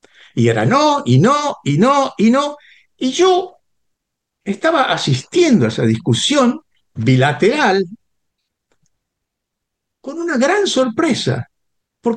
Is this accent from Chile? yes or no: no; Argentina; Cuando yo llegué por primera vez a Ginebra como diplomático argentino